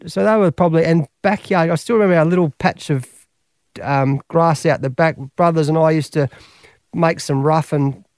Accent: Australia; Like, it's all part of the growing up in Australia as I used to know it.

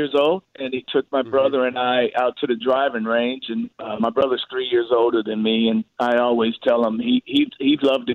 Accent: Chicago, Illinois, United States; I recall me growing up around Chicago

